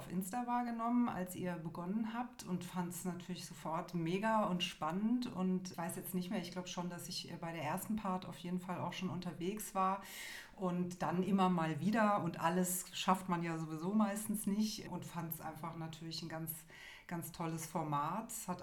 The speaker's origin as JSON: {"language": "German", "town": "Mainz", "region": "Rhineland-Palatinate", "country": "Germany", "said": "Ich bin aus Mainz. Ich lebe hier und bin künstlerisch tätig"}